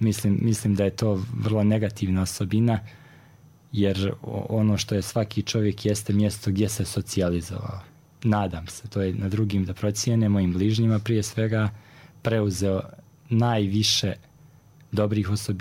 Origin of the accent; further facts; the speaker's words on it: Nevesinje, Republika Srpska, Bosnia & Herzegovina; also born or lived in Mostar / Gacko; Porijeklom sam iz jedne radničke porodice. Dakle, rođen sam u Mostaru. Zbog tih nekih ratnih previranja bili smo primorani da se preselimo u susjednu opštinu Nevesinje. To jest, najprije sam živio u Gacku, a zatim u Nevesinju.